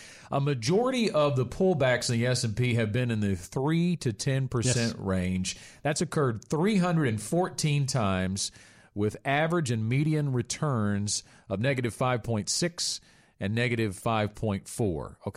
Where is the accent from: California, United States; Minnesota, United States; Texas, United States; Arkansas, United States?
Arkansas, United States; Stuttgart; in my hometown of Stuttgart.